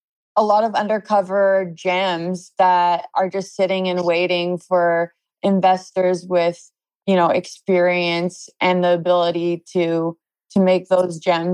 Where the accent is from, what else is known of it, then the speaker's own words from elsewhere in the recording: Saskatchewan, Canada; didn't want to leave BC because I'm from Saskatchewan.